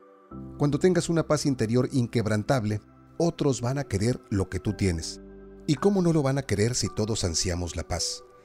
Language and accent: Spanish; Mexico; Y aquí mismo en mi país, de donde te hago este podcast, en México.